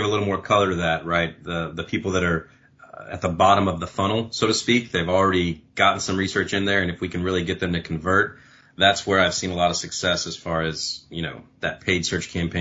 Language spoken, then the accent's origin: English; Texas, United States; I'm originally from Texas, and I used to sell pool contractors SEO and paid search.